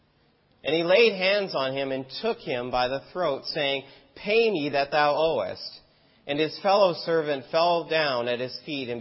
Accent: United States; I'm from the States.

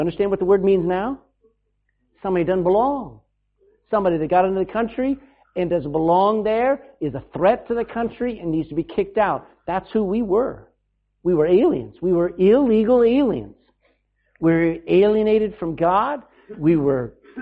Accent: Texas, United States; now in Ireland; I actually have three citizenships. Amen. I'm Texan first. Amen. I'm now Irish

